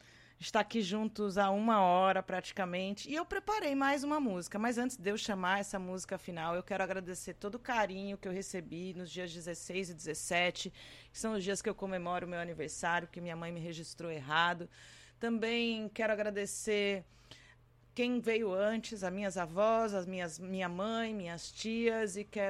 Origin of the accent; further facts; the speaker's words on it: São Carlos, São Paulo, Brazil; em São Carlos, minha terra natal.